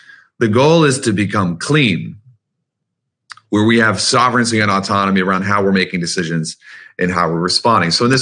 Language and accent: English; Louisiana, United States; And my wife is from Alabama. I'm from Louisiana.